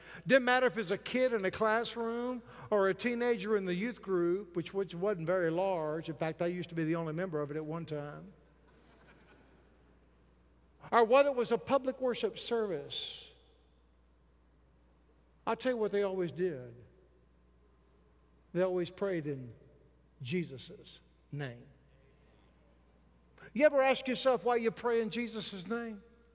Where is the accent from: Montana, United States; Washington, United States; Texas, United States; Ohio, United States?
Texas, United States; You know, I think back about that little small church I was raised at in Texas.